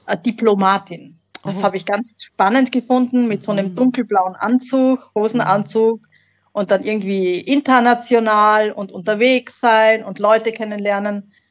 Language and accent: German; Graz, Styria, Austria; born there; accent: Austrian; Aus der Steiermark, aus der wunderschönen Steiermark, aus Graz.